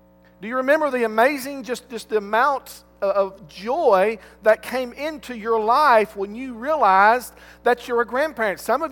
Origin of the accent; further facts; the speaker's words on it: Valdosta, Georgia, United States; Many of you also know that I'm from Valdosta, me and my wife both, born and raised in Valdosta.